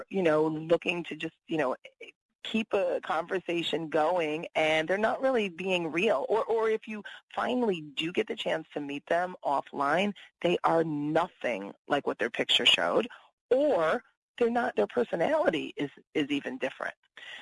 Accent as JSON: {"language": "English", "region": "East Coast", "country": "United States", "said": "I'm from the East Coast."}